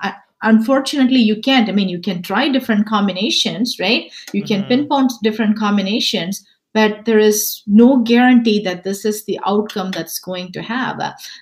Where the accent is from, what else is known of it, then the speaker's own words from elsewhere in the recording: India; I'm actually originally from India, and the cultural aspect too, the cultural barrier.